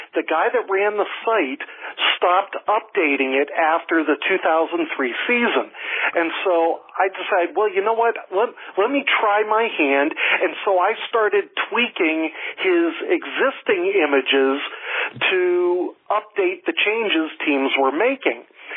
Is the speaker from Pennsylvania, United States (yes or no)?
yes; Pennsylvania, United States; I grew up in Pennsylvania, and my dad is still, to this day, a season ticket holder for the Pittsburgh Steelers.